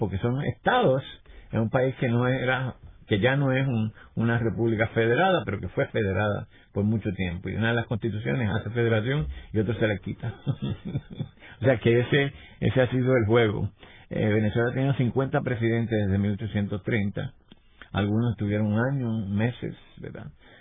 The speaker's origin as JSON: {"language": "Spanish", "country": "Puerto Rico", "said": "Nuestro acento y el acento venezolano tienen elementos muy muy interesantes de contacto."}